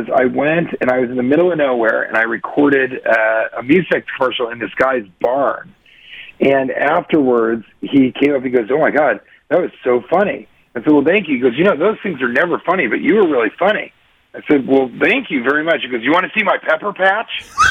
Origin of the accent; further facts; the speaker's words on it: Colorado, United States; I'm from Colorado, but you guys are just the drinking, the food, the laid-back attitude